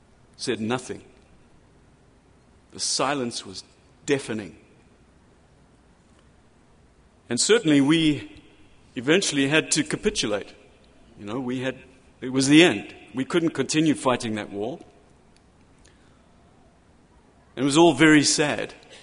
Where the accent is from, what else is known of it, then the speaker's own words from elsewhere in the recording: Zimbabwe; moved away as an adult; now in United States; I've had the experience of living in two of them before I came to America. I was born and raised in Rhodesia, which is now Zimbabwe. I was there for 20 years